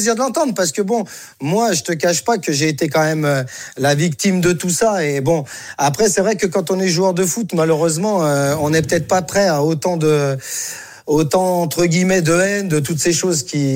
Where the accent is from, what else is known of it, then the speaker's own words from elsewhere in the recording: Auvergne-Rhône-Alpes, France; Donc, le souci, c'est que moi, je suis savoyard.